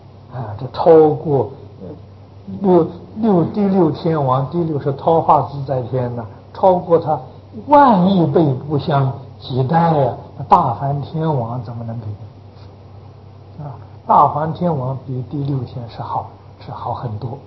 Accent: China; 那就是我们中国人嘛

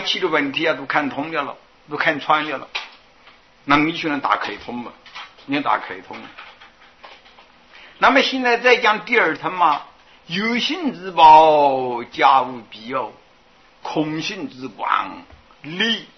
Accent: China; 我们中国人时常说不，一寸光阴即一寸金

